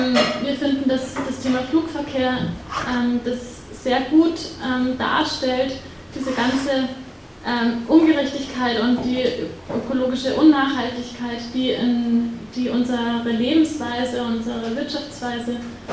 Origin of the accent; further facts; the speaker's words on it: Freilassing, Bavaria, Germany; now in Vienna, Austria; Ihr hört, ich bin eigentlich nicht aus Wien, ich bin aus Freilassing.